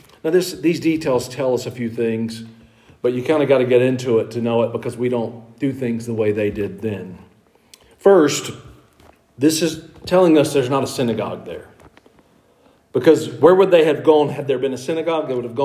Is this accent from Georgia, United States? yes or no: yes; Georgia, United States; I grew up in North Georgia.